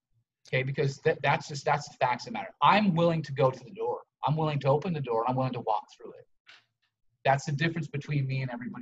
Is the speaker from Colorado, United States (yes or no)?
no; Santa Monica, California, United States; I mean, I grew up in the Santa Monica area in the 80s.